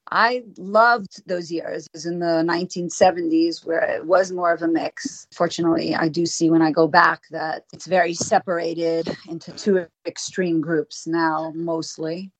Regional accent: Jerusalem, Jerusalem District, Israel; I was 3 years old when my parents moved to Israel, and I grew up in Jerusalem in a half religious neighborhood and half conservative. I grew up going to religious schools.

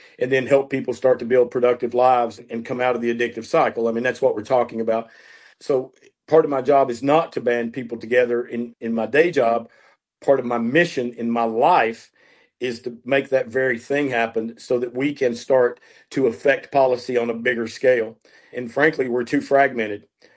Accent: Johnson City, Tennessee, United States; And it was me and a public health doctor at East Tennessee State in Northeast Tennessee, my hometown of Johnson City.

